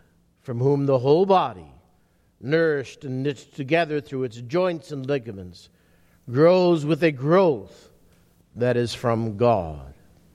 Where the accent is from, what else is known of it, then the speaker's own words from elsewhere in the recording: Minnesota, United States; I grew up in Minnesota, but my parents were both born in central Wisconsin.